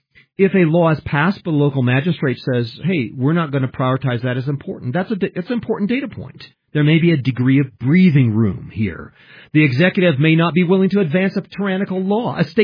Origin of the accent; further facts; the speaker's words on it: Japan; I grew up in Japan, where masks was the big thing, and everybody with a flu or anybody with a cold, you know, would wear a mask